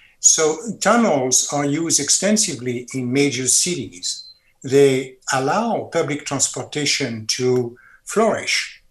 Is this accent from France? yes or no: yes; France; accent: French; English is a second language; Well, you know, you can tell by my accent, I'm French.